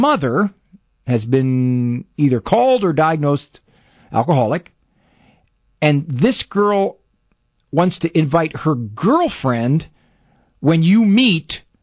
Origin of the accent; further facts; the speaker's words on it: Massillon, Ohio, United States; Marine from Massillon, Ohio, my hometown turf.